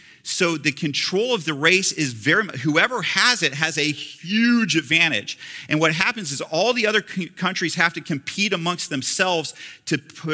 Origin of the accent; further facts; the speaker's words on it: United States; in New Zealand terms, I'm an American